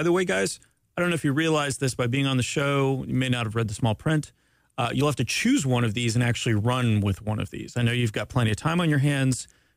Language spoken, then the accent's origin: English; Canada; I'm Canadian, by the way.